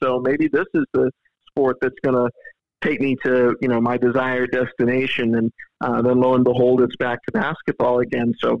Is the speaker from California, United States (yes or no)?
yes; San Jose, California, United States; I grew up in San Jose, California, which has a strong, exciting downtown, exciting to me at least, has some sports teams that they follow with the Sharks and whatnot, minor league baseball as well.